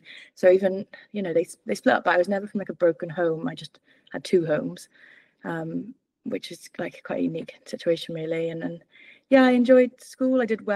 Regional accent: Swansea, Wales, United Kingdom; also born or lived in Edinburgh / Musselburgh; So I was born in Swansea, and then we moved to Edinburgh when I was really young, and we lived in Edinburgh and Musselburgh for a few years before moving back to Swansea, where I started school.

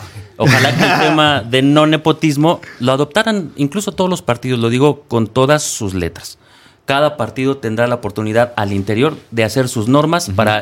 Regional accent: Mexico; Hablo como mexicano.

